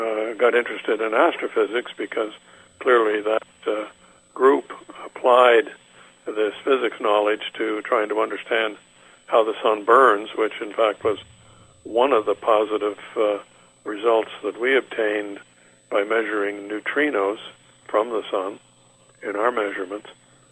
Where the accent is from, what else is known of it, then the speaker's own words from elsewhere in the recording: Sydney, New South Wales, Australia; And so my growing up in Sydney has led to a very happy life thereafter with my wife.